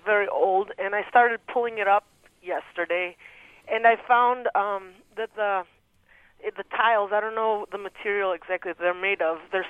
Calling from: Urbana, Illinois, United States; I'm from Urbana, and I have about a 100-year-old house.

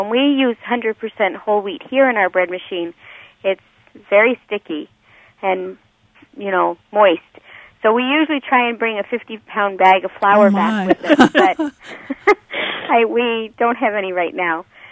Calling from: Canada; I'm from Canada, and when I go to Canada, we always enjoy 100% whole wheat bread

